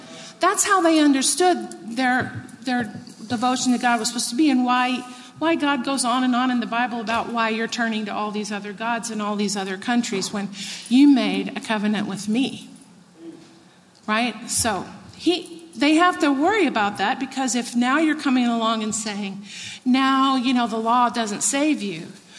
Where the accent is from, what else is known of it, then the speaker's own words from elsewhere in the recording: Texas, United States; When I was growing up, I grew up in Texas.